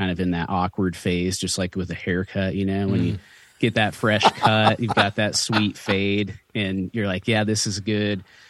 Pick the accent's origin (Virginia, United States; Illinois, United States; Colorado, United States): Colorado, United States; Yeah, I loved growing up in Colorado because of the recreational pieces, you know, skiing.